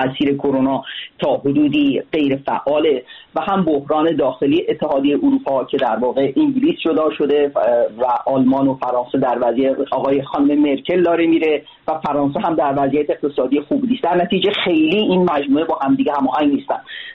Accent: Iran; به عنوان یک تحلیلگر، نه به عنوان یک ایرانی

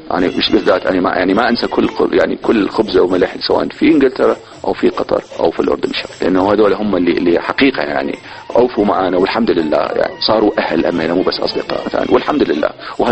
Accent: Iraq; يظل العراق يعني هو يعني مثل يقول الكعبة ما في كل شيء احنا كعراقيين.

